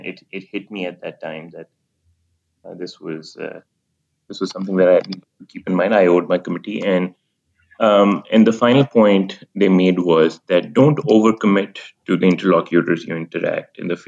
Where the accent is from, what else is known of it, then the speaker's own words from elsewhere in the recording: Pakistan; moved away as an adult; now in United States; So I was born in Pakistan. I went to school there before coming to the U.S. for college.